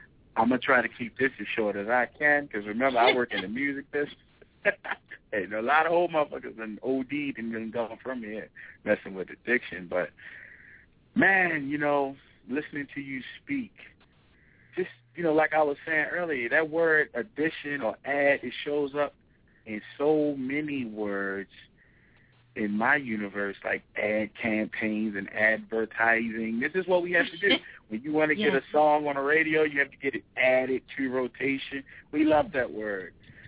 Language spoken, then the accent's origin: English; Baltimore, Maryland, United States; I'm from Baltimore, so you know it's dope central here, right?